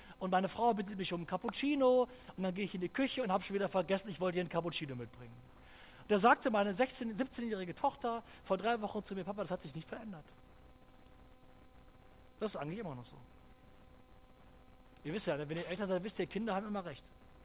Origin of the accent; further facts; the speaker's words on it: North Rhine-Westphalia, Germany; Ich bin aufgewachsen in Ostwestfalen.